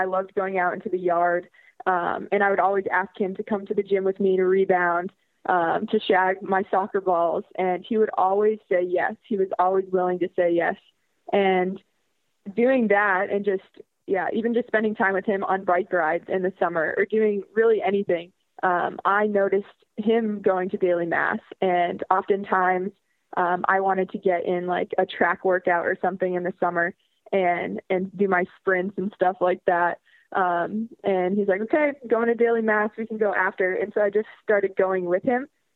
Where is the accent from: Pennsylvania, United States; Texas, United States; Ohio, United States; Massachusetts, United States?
Massachusetts, United States; Barnstable; Yeah, I grew up in Barnstable, Massachusetts, which is on the Cape, usually known for its vacation spots, but I grew up living there all year round.